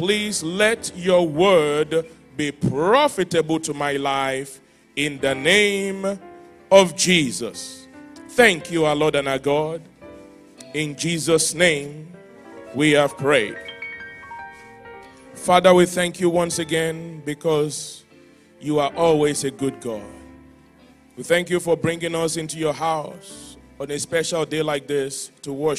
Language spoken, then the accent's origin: English; Nigeria; I can't say it like an American because I'm a Nigerian